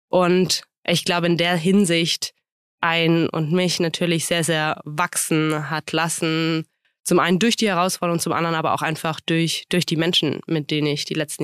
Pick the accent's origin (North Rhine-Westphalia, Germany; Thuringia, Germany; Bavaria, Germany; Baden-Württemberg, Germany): Bavaria, Germany; Ich bin im Allgäu aufgewachsen, kleines Dorf.